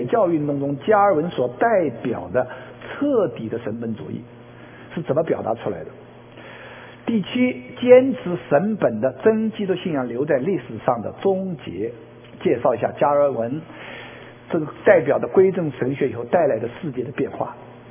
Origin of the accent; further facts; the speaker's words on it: China; 我们从大陆来的很多人就知道了